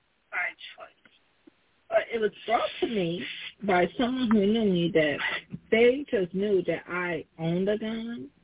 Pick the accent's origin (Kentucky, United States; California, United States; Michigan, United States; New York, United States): Michigan, United States; Detroit; As everyone knows, I'm from Detroit.